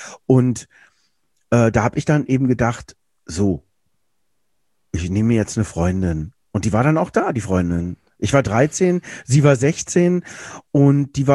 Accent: Berlin, Germany; Ich bin in Berlin groß geworden.

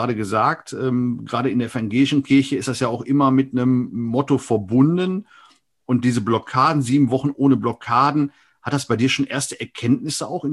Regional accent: Rhineland, Germany; Finde ich auch in Ordnung, gerade als Rheinländer, das auch ein Stück weit flexibel zu handhaben an der Stelle.

